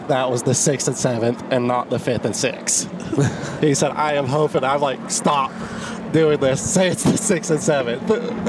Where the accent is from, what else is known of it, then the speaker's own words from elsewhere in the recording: Utah, United States; I'm from Utah, so I would have shot. I would have shot that one on the first day.